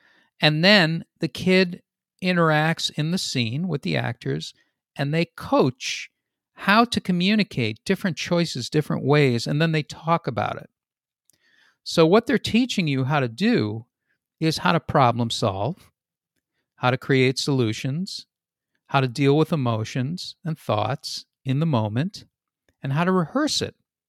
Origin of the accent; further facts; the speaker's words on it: Boston, Massachusetts, United States; It's in Boston. I come from Boston. Where was this when I was growing up?